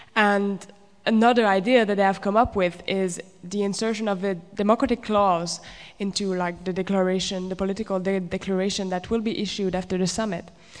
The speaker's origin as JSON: {"language": "English", "town": "Quebec City", "region": "Quebec", "country": "Canada", "said": "and I'm from Quebec City."}